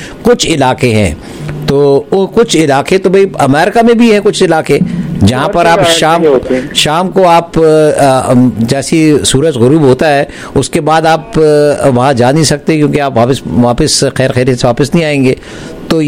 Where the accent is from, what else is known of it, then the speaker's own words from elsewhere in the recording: Canada; क्योंकि हम कैनेडियन हैं और कनाडा में रहते हैं